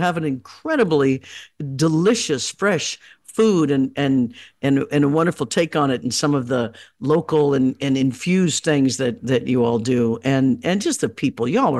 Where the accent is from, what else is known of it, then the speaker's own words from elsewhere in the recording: Kansas, United States; And I grew up in Kansas in the Midwest, and we had like one radio station, and it played everything.